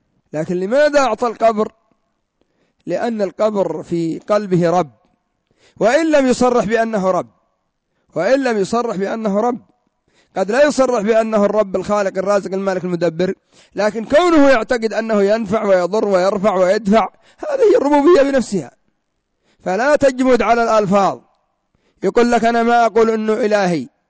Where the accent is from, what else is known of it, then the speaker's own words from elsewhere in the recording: Yemen; هذا عندنا في اليمن، ما بالك إذا ذهبت إلى إيران إلى العراق؟